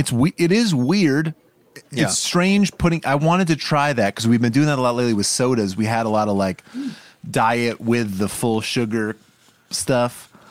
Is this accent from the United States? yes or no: yes; Massachusetts, United States; And I'm from Massachusetts. It's one of those weird things that like, I know which one it is.